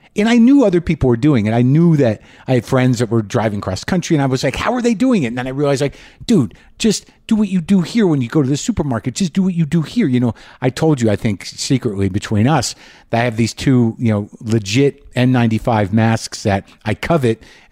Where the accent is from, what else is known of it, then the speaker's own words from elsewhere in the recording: New Mexico, United States; I grew up in New Mexico. I was looking forward to coming home and maybe, you know, regrouping a bit.